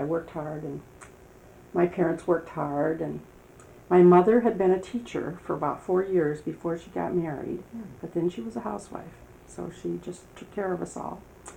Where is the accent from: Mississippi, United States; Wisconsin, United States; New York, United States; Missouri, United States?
Wisconsin, United States; Waukesha; born there; I was born in Waukesha, Wisconsin, and my dad was a construction worker, operated one of these big cranes.